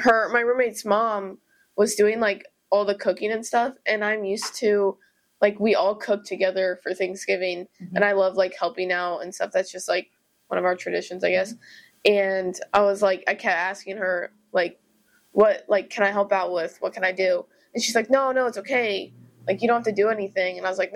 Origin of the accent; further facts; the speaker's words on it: Iowa, United States; now in Florida, United States; well, for me, when I came down to Florida from Iowa for school